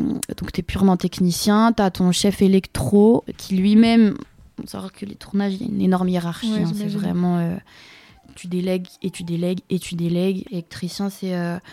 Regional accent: Rennes, Brittany, France; moi, je viens de Rennes.

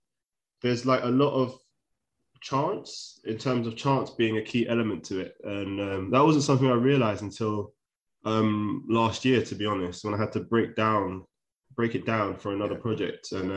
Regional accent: London, United Kingdom; I grew up in Shepherd's Bush. I'm a London boy for London town.

